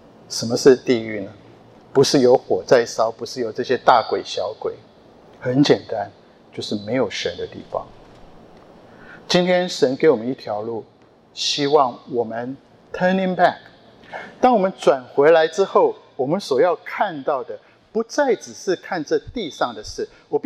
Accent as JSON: {"language": "Chinese", "country": "Japan", "tie": "born or raised there", "also_born_or_lived": "Taiwan", "lives_now": "United States", "said": "每一次我跟玉芬回去台湾，虽然说是我们的家乡，好像又不像，回来美国也不像，我去日本，我在日本长大了"}